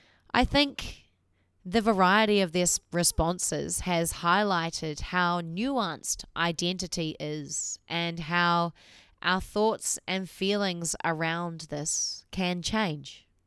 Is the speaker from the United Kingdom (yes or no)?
no; New Zealand; and as you can tell by my accent, a Kiwi.